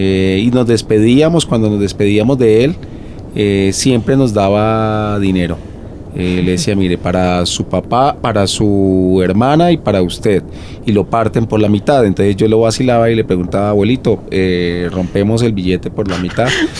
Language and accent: Spanish; Huila, Colombia; Ellos eran del o somos del Huila